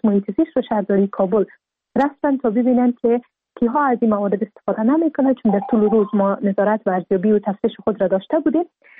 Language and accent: Persian; Afghanistan; به عنوان یک افغان